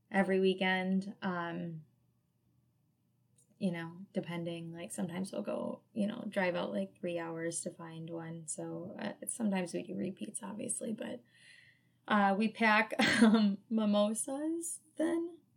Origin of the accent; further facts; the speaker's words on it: Wisconsin, United States; And I'm from Wisconsin. Like, I'm a cheese snob.